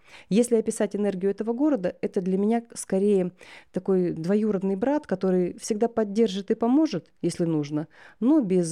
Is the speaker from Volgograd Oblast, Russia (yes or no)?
no; Tyumen, Tyumen Oblast, Russia; Это мой родной город Тюмень. Я родилась в этом городе. Выросла, уехала, потом снова вернулась, даже родила там сына и опять уехала.